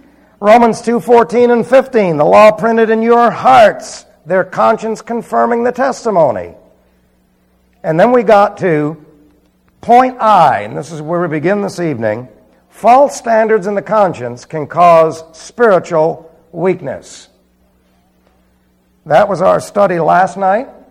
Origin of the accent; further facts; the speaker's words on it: New York City, New York, United States; See, I was raised in New York City. We never wore bib overalls in New York City.